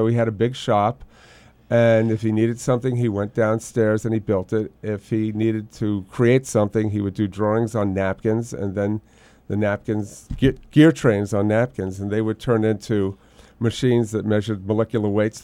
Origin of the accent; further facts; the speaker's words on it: New York, United States; I'm from New York.